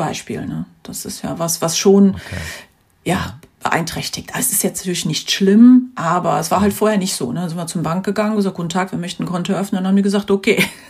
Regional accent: Germany; woher kommst du? Und ganz häufig ist dann da eine positive Reaktion, wenn ich dann sage Deutschland

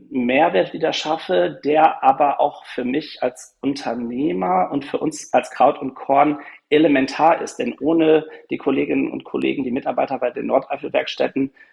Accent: North Rhine-Westphalia, Germany; Und dann ja, war halt die Wahl Eifel oder Ostwestfalen, wo ich herkomme.

